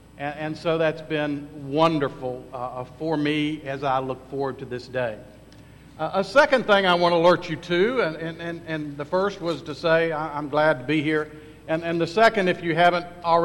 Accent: Huntington, West Virginia, United States; accent: Southern drawl; I was raised in Appalachia. In a city known as Huntington, West Virginia, and ended up in college in that same city. And so I have a little bit of a Southern drawl, but also an Appalachian twang.

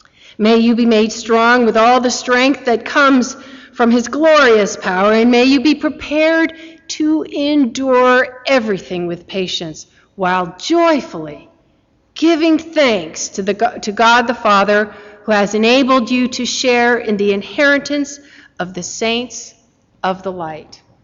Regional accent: Virginia, United States; my hometown in Virginia, Northern Virginia.

